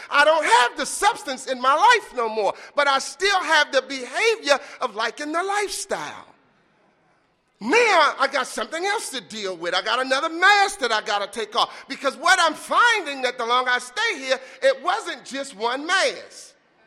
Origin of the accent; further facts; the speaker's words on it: the South, United States; born there; I'm black. I was born in the South, and I moved to the city, and we moved in the projects, and I'm the youngest of four sons, and my daddy worked hard.